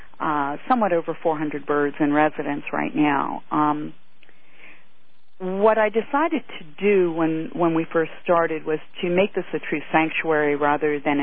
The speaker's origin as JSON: {"language": "English", "region": "New York", "country": "United States", "tie": "born or raised there", "said": "Well, as a child, I grew up in New York, and I had little parakeets as pets"}